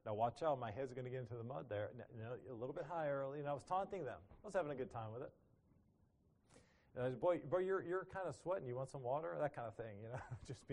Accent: Chicago, Illinois, United States; I was from Chicago.

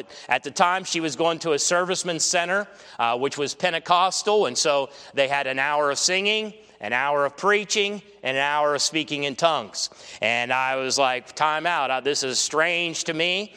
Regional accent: Ohio, United States; I grew up in Ohio, and I joined the Air Force because I was flunking out of college and I needed a plan B.

